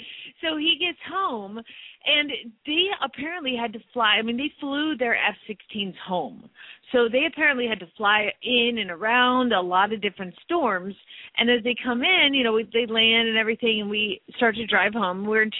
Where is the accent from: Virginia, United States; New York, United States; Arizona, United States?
Arizona, United States; Phoenix; from Phoenix, Arizona